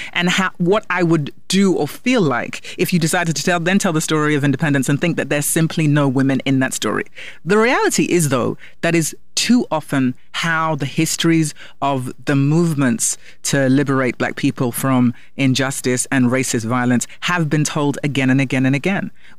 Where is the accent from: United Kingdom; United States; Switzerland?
United Kingdom; London; born there; because I was born in London